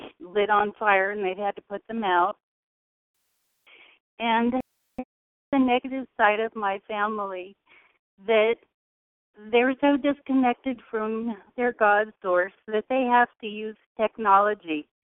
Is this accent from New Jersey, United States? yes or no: no; California, United States; You know, I have, California is my home state